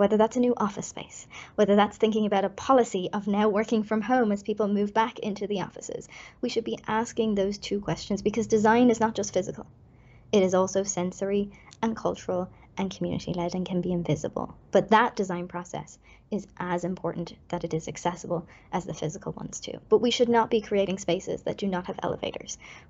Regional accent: Ireland; I am 31 years old. And in some ways, as an Irish person, you know, through osmosis, got the learnings and the evolvement of the ADA as it moved across Europe

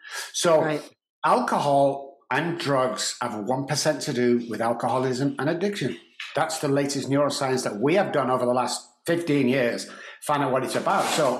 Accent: Manchester, North West England, United Kingdom; So yeah, I suffered badly growing up in Manchester.

